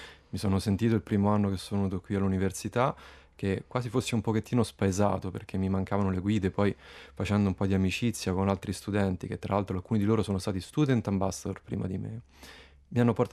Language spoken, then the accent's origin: Italian; Rome, Lazio, Italy; now in Bolzano, Italy; Il mio background viene da sempre ingegneria meccanica, vengo da Roma e lì ho svolto la mia triennale.